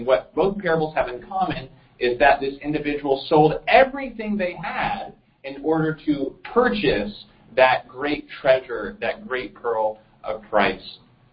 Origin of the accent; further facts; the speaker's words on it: Southern United States, United States; I am from the South.